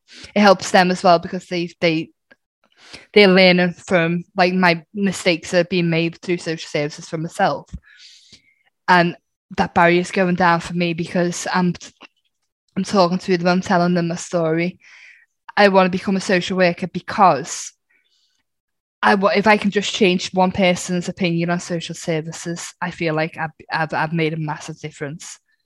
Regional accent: Liverpool, North West England, United Kingdom; I'm from Liverpool, yeah.

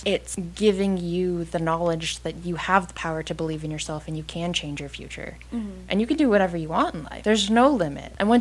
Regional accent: Vermont, United States; But growing up in Vermont, really all you do is go mudding and you drink. There's not much to do up there.

